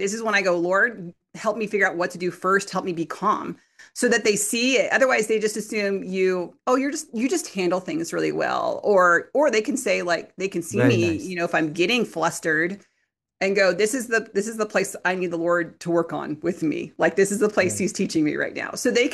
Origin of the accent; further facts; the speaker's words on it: United States; as an American, I was so quick to raise my hand